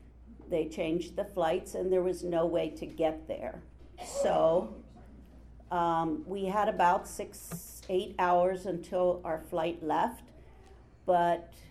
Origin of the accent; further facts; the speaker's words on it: Indiana, United States; And then, of course, James, Zachariah, and I came from Indiana.